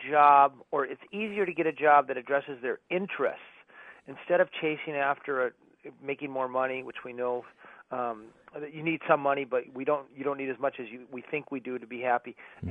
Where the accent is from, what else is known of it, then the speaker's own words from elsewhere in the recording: Minnesota, United States; I'm from Minnesota, we essentially live on the same prairie, the sort of Midwestern attitude